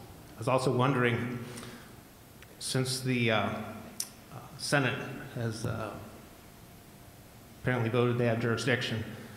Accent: Tampa, Florida, United States; from Tampa, Florida.

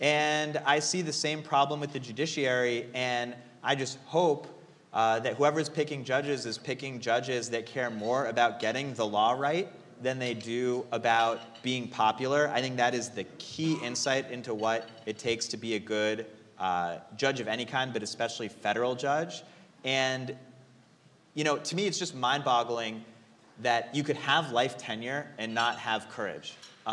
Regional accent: Connecticut, United States; now in Iowa, United States; I grew up in Connecticut. I'm an Iowan by choice. I love living in a state where I can defend the people

